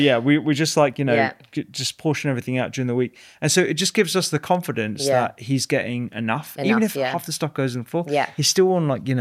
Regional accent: India; and they're like, I'm Indian, and so you know, it's the worst combination for Rafael

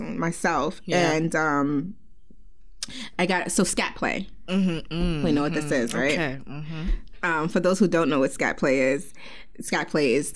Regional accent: Long Island, New York, United States; And I do make it very clear that I'm from Long Island, New York. So he lived in my town, too.

